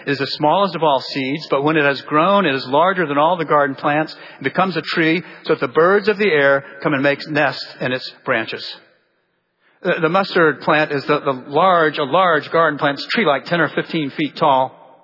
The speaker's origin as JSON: {"language": "English", "town": "Jacksonville", "region": "Florida", "country": "United States", "tie": "born or raised there", "said": "I grew up in Florida in Jacksonville, and we would do deep sea fishing."}